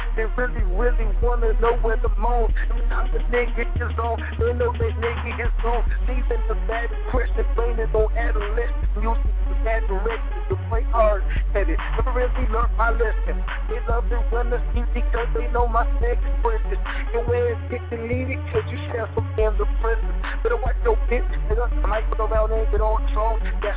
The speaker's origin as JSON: {"language": "English", "region": "New York", "country": "United States", "said": "Uptown all day, though. I'm from New York."}